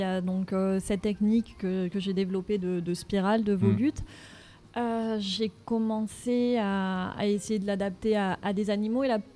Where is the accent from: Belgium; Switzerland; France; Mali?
France; Marseille, Provence-Alpes-Côte d'Azur; en tant que Marseillaise, j'ai accès à la mer, je m'intéresse à la faune marine.